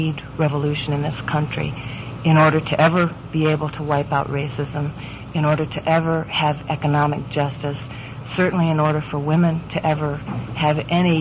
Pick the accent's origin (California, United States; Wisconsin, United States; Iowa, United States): Iowa, United States; Fort Dodge; I was brought up in Iowa, in the heart of the Midwest. And, for instance, there was one black person in our whole high school. And when I left Fort Dodge, Iowa, and went away to college